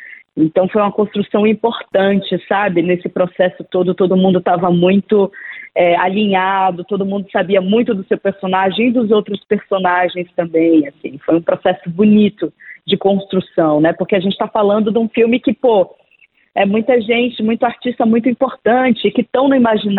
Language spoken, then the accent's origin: Portuguese; Bahia, Brazil; eu sou baiana, eu conheço essa história profundamente.